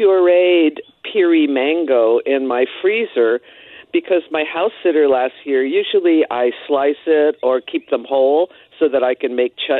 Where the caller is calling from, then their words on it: Lanikai, Hawaii, United States; From Lanikai, Hawaii.